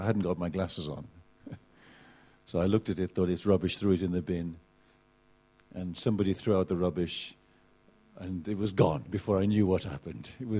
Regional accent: England, United Kingdom; as an Englishman, I normally drink tea.

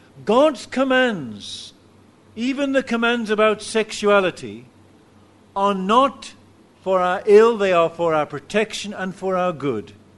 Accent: England, United Kingdom; Now, I'm an Englishman, I like to form a queue.

